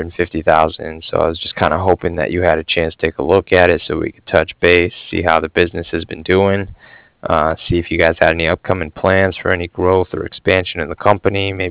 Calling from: Cardiff, Wales, United Kingdom; I was calling from Cardiff

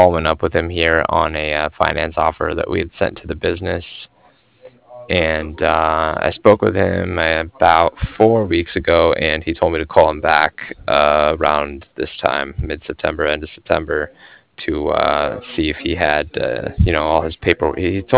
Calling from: Cardiff, Wales, United Kingdom; And I'm calling from Cardiff.

